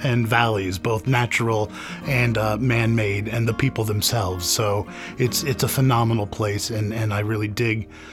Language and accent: English; Roscoe, New York, United States; So I grew up in Roscoe, New York, known as Trout Town, USA, big on the fishing, getting up into the foothills of the Catskills bordering Delaware County.